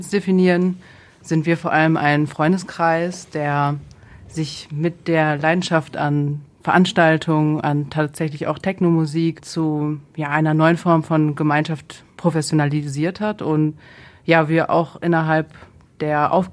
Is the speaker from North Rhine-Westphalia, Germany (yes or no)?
yes; Dorsten, North Rhine-Westphalia, Germany; also born or lived in Gelsenkirchen; now in Essen, Germany; Genau, das Ruhrgebiet ist meine Heimat. Ich bin in Dorsten und auch in Gelsenkirchen groß geworden und dann vor bummelig 10 Jahren nach Essen gezogen.